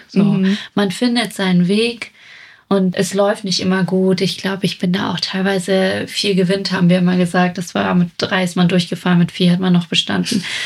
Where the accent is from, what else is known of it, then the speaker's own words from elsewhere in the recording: Kiel, Schleswig-Holstein, Germany; so ich komme aus Mettenhof. Ich komme aus 109, so.